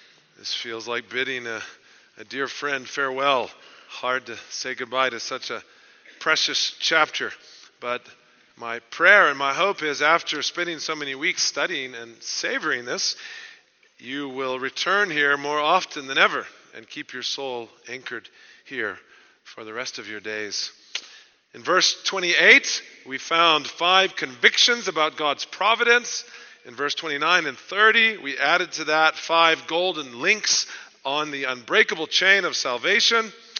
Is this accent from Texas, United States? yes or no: yes; Houston, Texas, United States; happens to be my hometown as well, the Houston Chronicle